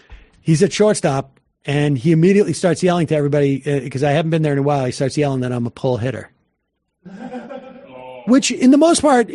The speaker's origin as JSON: {"language": "English", "region": "Georgia", "country": "United States", "tie": "born or raised there", "said": "My hometown still flies the old Georgia CSA flag on its foremost highest mast. Atlanta and the college towns are the only resistance to that as well."}